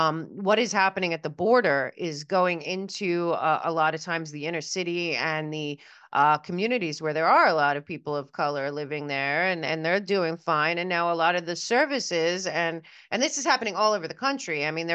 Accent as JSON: {"language": "English", "region": "New York", "country": "United States", "said": "Like I said, I come from New York City, so I know that very well."}